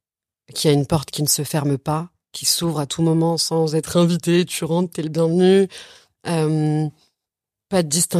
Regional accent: Algeria; Mais mon enfance en Algérie, c'est... quelque chose qui me manque énormément aujourd'hui.

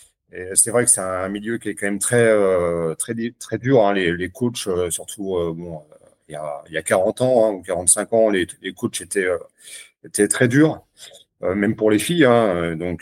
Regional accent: Bourgogne-Franche-Comté, France; Je suis originaire de Saône-et-Loire, entre Chalon-sur-Saône et Mâcon.

